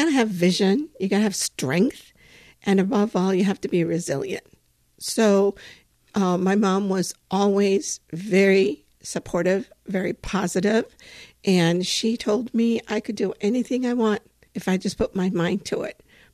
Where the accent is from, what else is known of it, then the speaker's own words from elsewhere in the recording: Michigan, United States; also born or lived in Tampico, Mexico; we left Mexico and I was two when we came to Texas and then north to the state of Michigan in 1968.